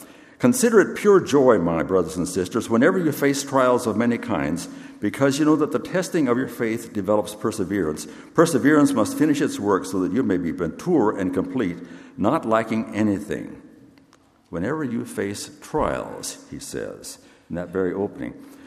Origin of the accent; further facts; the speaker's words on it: Kansas, United States; because I'm from Kansas, as many of you know